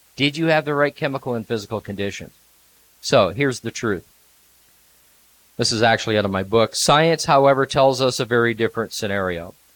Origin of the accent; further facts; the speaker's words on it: Canada; I am a Canadian, by the way